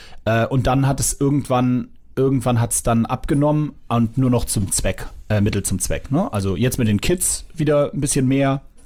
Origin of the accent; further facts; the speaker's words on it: Lemsahl-Mellingstedt, Hamburg, Germany; ich bin im Norden aufgewachsen, in Lemsal-Mellingstedt. Da kenne ich jeden Stein in der Umgebung. Ich bin in Volksdorf zur Schule gegangen. Und das war so meine Hood, bis ich irgendwie dann irgendwann ausgezogen bin.